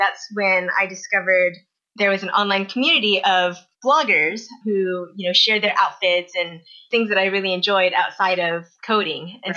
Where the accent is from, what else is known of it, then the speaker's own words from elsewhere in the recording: Austin, Texas, United States; also born or lived in Dallas; So I was born in Dallas, lived there until I was 2 years old. And then my parents and we all moved to Austin.